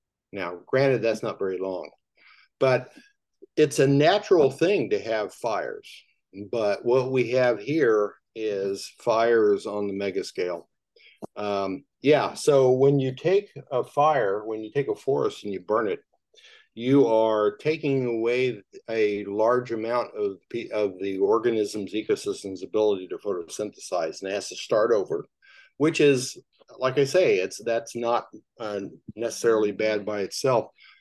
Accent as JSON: {"language": "English", "region": "Missouri", "country": "United States", "tie": "born or raised there", "also_born_or_lived": "Fairbanks, Alaska", "said": "I grew up in Missouri and went to undergrad at the University of Missouri, and then went to the University of Alaska for, of all places, for grad school, and did a couple of degrees up there in Fairbanks."}